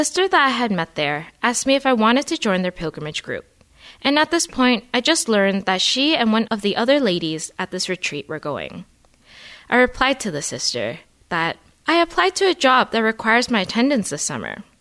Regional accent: Canada; As a Canadian, landing in Milan during the middle of the Italian summer heat, it was quite overwhelming.

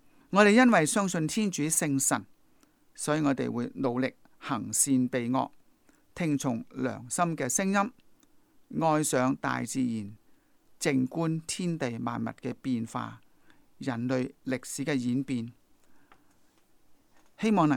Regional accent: China; 特别是我们中国人所说的智、仁、勇三大德

